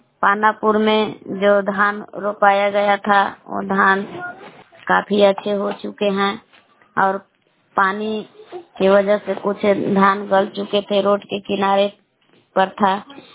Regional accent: Belang, Bihar, India; मैं ग्राम बेलांग जिला कैमूर बबुआ की निवासी हूँ।

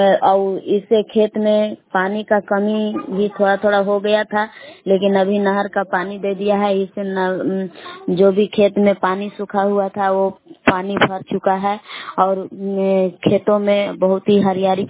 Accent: Belaon, Bihar, India; मैं ग्राम बेलाव जिला कैमूर भभुआ के निवासी हूँ।

